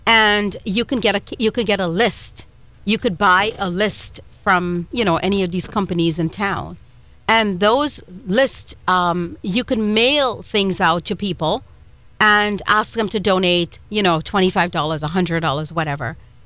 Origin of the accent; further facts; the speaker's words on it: Trinidad & Tobago; I'm from Trinidad.